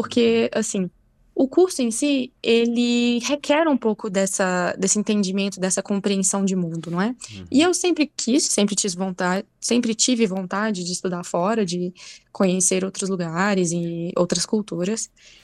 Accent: Minas Gerais, Brazil; aqui em Minas Gerais, que é onde eu moro, né? Eu sou de Minas, sou mineira.

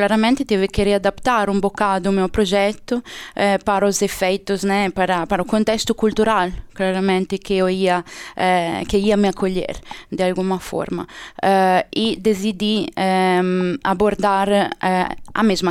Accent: Italy; Portuguese is a second language; moved away as an adult; also born or lived in Ireland

